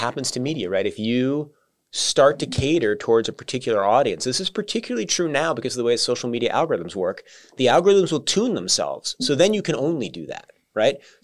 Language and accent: English; Boston, Massachusetts, United States; born or raised there